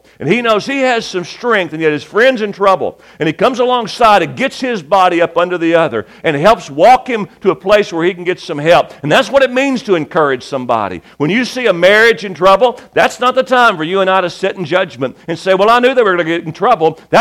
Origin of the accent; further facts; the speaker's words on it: Kentucky, United States; I said, well, I'm from Kentucky.